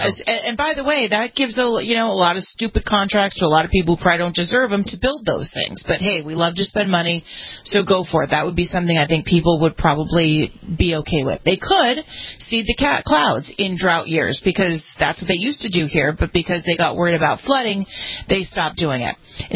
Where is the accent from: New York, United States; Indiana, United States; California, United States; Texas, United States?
California, United States; Just in my home state of California, we have cyclical weather.